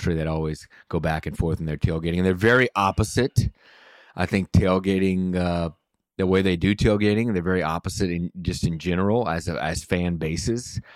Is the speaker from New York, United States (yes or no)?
no; Mississippi, United States; also born or lived in Louisiana; I was obviously from the Mississippi coast, born in South Louisiana, and covered LSU for years.